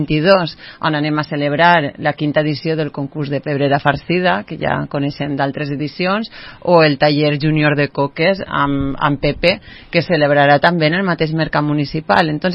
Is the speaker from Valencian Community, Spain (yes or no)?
yes; Oliva, Valencian Community, Spain; a Oliva som valencians, mos agrada la paella i mos agrada la festa